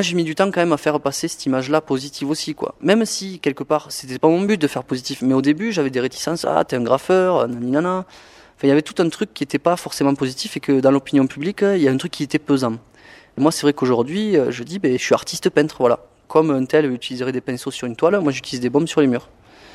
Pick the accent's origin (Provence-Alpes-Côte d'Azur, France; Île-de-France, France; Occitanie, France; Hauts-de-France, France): Occitanie, France; Oui, alors moi je suis originaire de l'Aveyron, en ce moment j'habite en Aveyron.